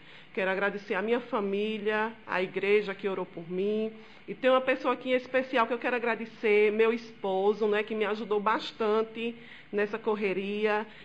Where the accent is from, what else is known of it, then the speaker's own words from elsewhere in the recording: Casa Nova dos Amaros, Bahia, Brazil; now in Lajes dos Negros, Brazil; que eu sou de Casa Nova dos Amaros, mas moro em Lajes dos Negros.